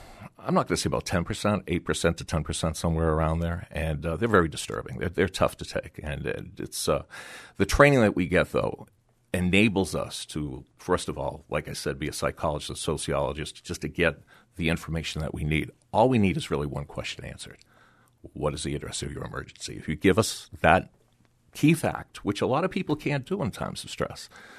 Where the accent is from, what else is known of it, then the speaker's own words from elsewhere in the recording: Boston, Massachusetts, United States; I'm from the Boston area, so I absolutely know what you're talking about.